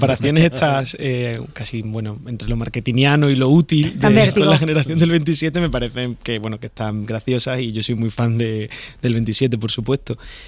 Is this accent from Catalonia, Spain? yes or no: no; Seville, Andalusia, Spain; now in Madrid, Spain; Desde el 2018, soy sevillano, sí. Acabo de volver.